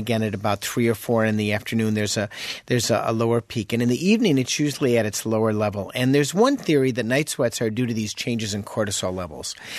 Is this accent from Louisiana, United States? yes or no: no; Chicago, Illinois, United States; I remember I grew up in Chicago and we didn't have air conditioning in our house